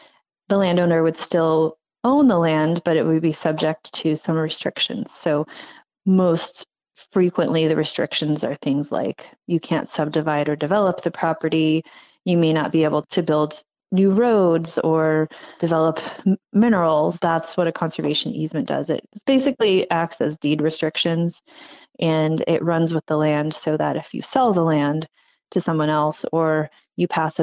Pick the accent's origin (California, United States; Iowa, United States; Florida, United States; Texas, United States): California, United States; Sacramento; I grew up in Sacramento in kind of a suburban neighborhood.